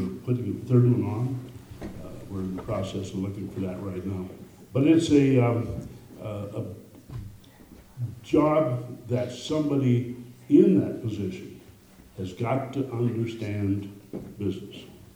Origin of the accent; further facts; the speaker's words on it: Ronan, Montana, United States; now in Hamilton, United States; I live in Hamilton, was born and raised in Ronan, came off a farm up there. My family continues to farm in that area